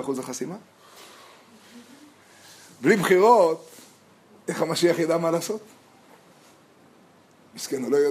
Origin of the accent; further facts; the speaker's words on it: Jerusalem, Jerusalem District, Israel; also born or lived in Tiberias; לפני שאני טבריאני, אני ירושלמי